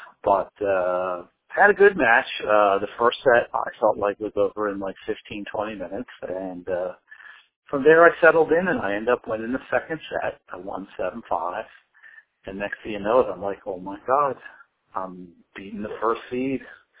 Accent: Pompano Beach, Florida, United States; So one of the great things was I'm originally from Pompano Beach, Florida, and my grandmother and grandfather lived down there in the wintertime

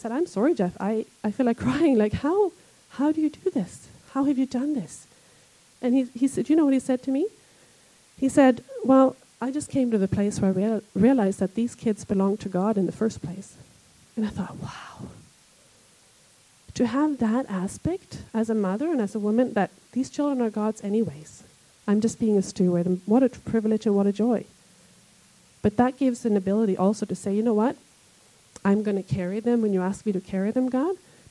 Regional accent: Sweden; now in Canada; I grew up in Sweden, so we lived in Sweden, and then I came over here

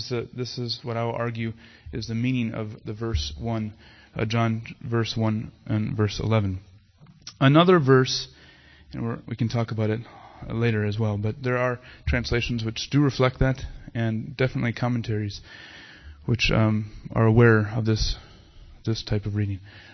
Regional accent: United States; But that doesn't mean, of course, that I, as an American, am responsible for all of the killings, right, in North America.

